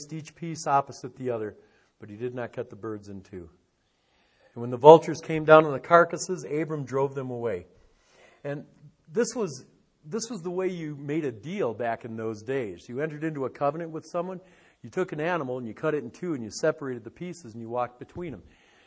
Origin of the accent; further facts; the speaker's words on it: Detroit, Michigan, United States; I come from Detroit where, you know, dark doesn't ever happen.